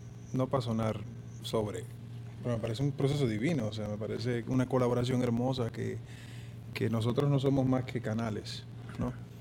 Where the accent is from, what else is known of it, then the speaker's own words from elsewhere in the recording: Dominican Republic; Claro, porque yo soy dominicano.